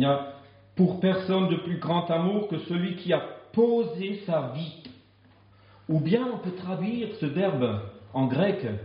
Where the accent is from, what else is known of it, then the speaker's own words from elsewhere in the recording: Marseille, Provence-Alpes-Côte d'Azur, France; Non, j'exagère, je suis un peu marseillais. Ça s'entend pas dans mon accent.